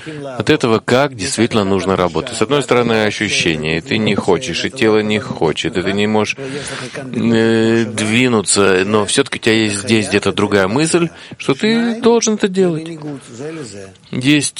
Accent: Russia; я из России

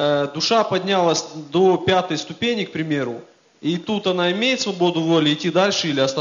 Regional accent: Kazakhstan; Я из Казахстана.

